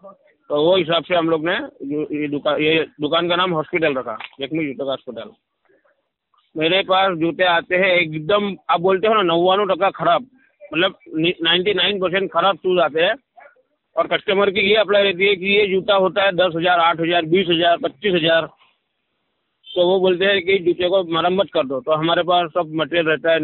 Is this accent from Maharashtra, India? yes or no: yes; Khamgaon, Maharashtra, India; हमारा गांव है महाराष्ट्र में बुलढाणा डिस्ट्रिक्ट में खामगांव करके